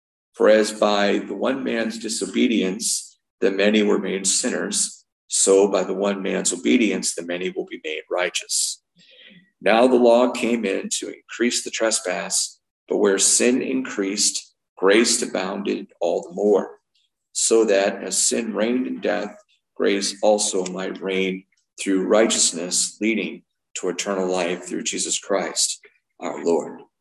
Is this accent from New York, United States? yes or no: yes; New York, United States; I'm used to growing up in Central New York where, you know, we would have a foot on the ground by this time in north of Syracuse.